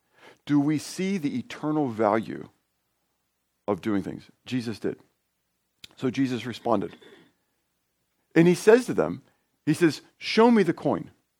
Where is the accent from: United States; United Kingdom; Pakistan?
United States; I'm an American.